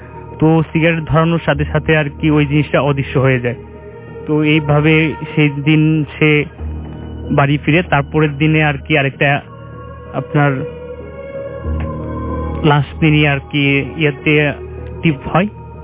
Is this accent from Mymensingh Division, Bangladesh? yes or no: yes; Jamalpur, Mymensingh Division, Bangladesh; আমি এসেছি জামালপুর থেকে